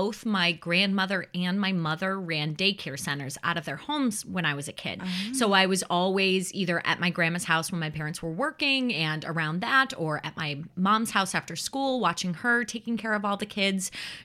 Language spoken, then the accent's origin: English; Chicago, Illinois, United States; So I grew up in the Chicagoland area.